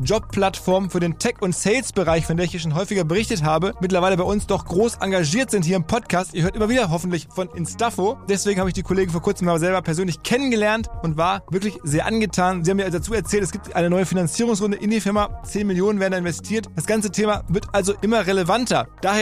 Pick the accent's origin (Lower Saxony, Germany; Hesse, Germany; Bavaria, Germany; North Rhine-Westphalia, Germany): North Rhine-Westphalia, Germany; Essen; ich bin ja Essener, insofern.